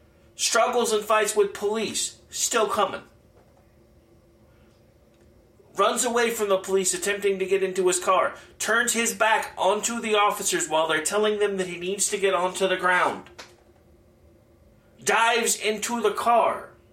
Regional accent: Midwest City, Oklahoma, United States; moved to the country about almost 5 years ago, but I still consider Oklahoma City, Midwest City, my hometown.

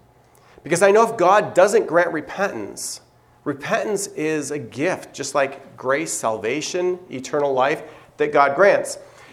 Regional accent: Venezuela; I'm fluent in Spanish, so this really helps the situation. I grew up in Venezuela, South America. I'm a missionary kid, so totally comfortable with the culture.

